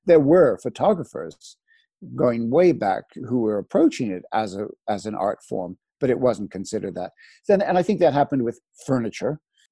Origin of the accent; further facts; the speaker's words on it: United States; also born or lived in Philadelphia / Washington, D.C. / Los Angeles; I was brought up, I mean, I'm American. I was brought up in the States. The family's from New Orleans and Miami.